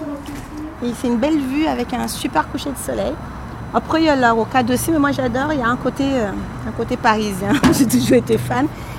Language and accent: French; Central African Republic; moved away as an adult; now in France; je viens de la République centrafricaine, je suis restée 20 ans, je suis devenue citoyenne française, en tout cas naturalisée il y a à peine 7 ans.